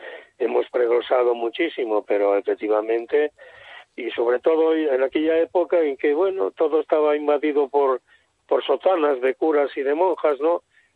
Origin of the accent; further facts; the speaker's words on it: Asturias, Spain; born there; now in Oviedo, Spain; chicas en la cuenca donde yo nací.